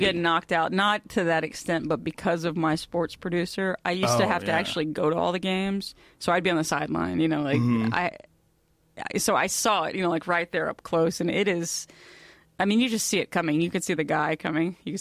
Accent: Texas, United States; I mean, I grew up in Texas too. So, you know, football was such a big thing

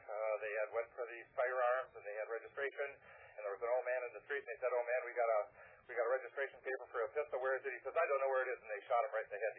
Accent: United States; I'm American.

